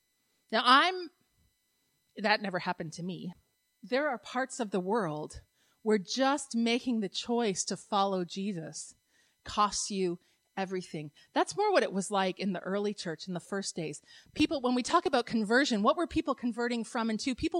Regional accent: Canada; I've been thinking a lot about how intertwined my cultural experience as a Canadian is

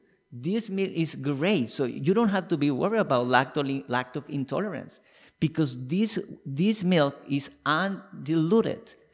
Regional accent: Colombia; first language Spanish; English is a second language; moved away as an adult; now in Canada; Forgot to mention that I'm from Colombia, so I speak Spanish. Hola. Feliz Navidad. So I moved to Canada in 2011. So I've been around for almost 12 years now.

